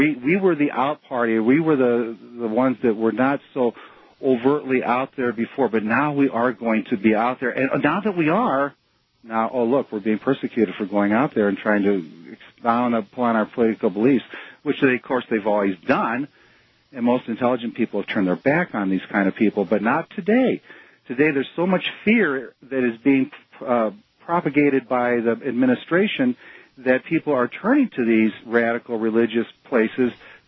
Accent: Chicago, Illinois, United States; I grew up around Chicago, too.

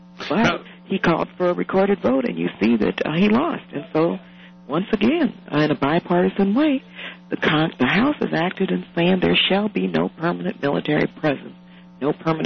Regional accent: El Paso, Texas, United States; moved away; I am from Texas. I'm from El Paso, Texas.

